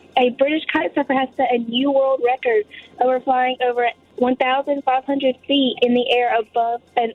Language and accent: English; Cedartown, Georgia, United States; I am from Cedartown, Georgia.